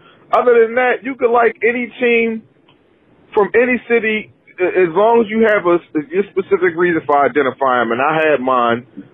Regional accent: Philadelphia, Pennsylvania, United States; how growing up and being raised, born and raised in Philly, how I became a Raiders fan.

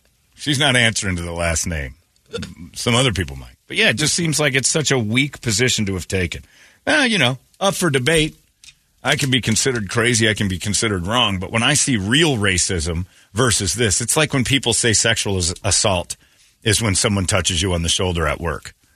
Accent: Crown Point, Indiana, United States; because when I grew up in Crown Point, Indiana, was the home of the Klan in that area.

